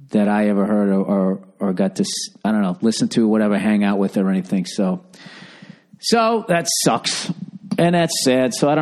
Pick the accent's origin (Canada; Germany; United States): United States; Sweden and Switzerland, because I'm an American and they never taught us geography like that.